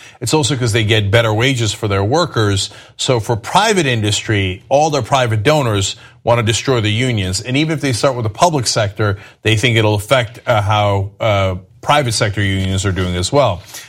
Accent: United States; I'm an American, and I'm a competitive dude

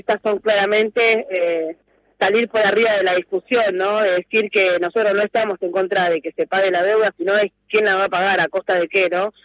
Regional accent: Villa Fiorito, Buenos Aires Province, Argentina; yo no me mudé, yo nací, vivo en Villa Fierito, no tengo ninguna intención de irme

